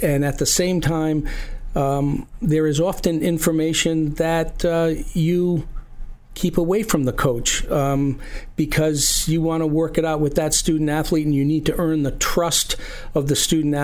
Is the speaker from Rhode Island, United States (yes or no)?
yes; Riverside, Rhode Island, United States; I grew up in Riverside, so a native of Rhode Island